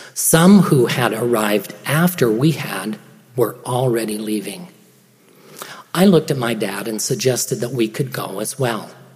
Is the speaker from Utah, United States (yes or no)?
yes; Perry, Utah, United States; I grew up in Perry, Utah. The state in which I grew up had a dairy farm and fruit orchards